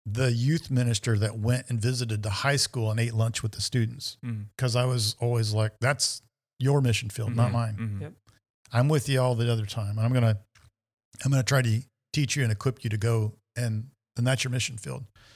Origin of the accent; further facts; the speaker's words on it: Indiana, United States; So Rob and I took maybe 6 months off where we moved back to Indiana. I lived in my hometown, was incredibly miserable for 6 months.